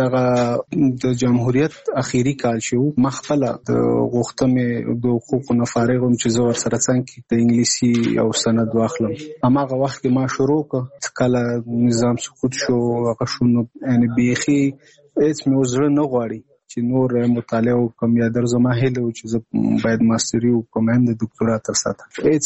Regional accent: Nangarhar, Afghanistan; now in Kabul, Afghanistan; زموږ کور په ننګرهار کې دی، زه په کابل کې یم.

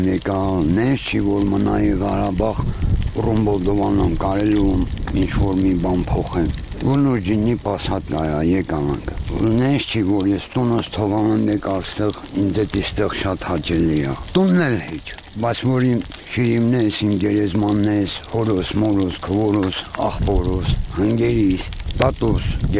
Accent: Yerevan, Armenia; ես իմ Երևանից եմ ջան

